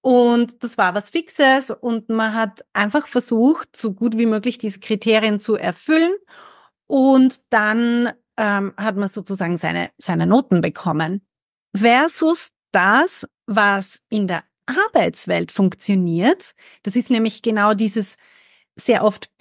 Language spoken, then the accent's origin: German; Austria; moved away; Ich gerade als Österreicherin, als Expat, aber ursprünglich Österreicherin